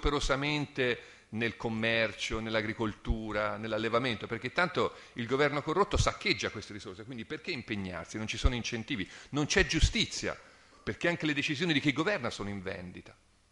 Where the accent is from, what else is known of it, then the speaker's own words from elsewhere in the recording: Pisa, Tuscany, Italy; non so se si è capito dall'accento, io vengo dalla Toscana, da Pisa per la precisione, Università di Pisa, e non proprio a Pisa, insomma nei paraggi sono nato.